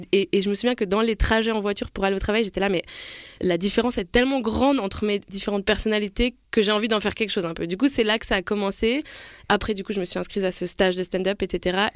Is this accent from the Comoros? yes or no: no; Valais, Switzerland; je cherche à jouer en Valais, vu que je suis valaisanne